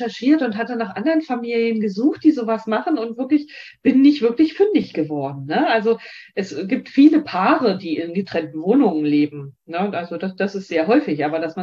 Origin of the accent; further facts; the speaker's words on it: East Germany, Germany; Und bei uns in der DDR konnte man das in dieser Zeit jedenfalls nicht kaufen. Ich hatte das da quasi als Dauerleihgabe aus der Schulbibliothek.